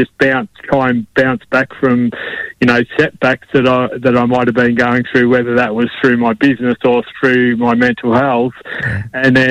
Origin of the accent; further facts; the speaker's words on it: Melbourne, Victoria, Australia; And I was actually prior to that born and bred in Melbourne, and wasn't a country boy at all. I was a city boy, and at the age of 15 we moved to the country